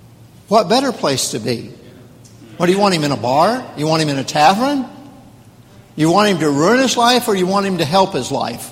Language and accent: English; the South, United States; Well, since I'm from the South, let me make up a word.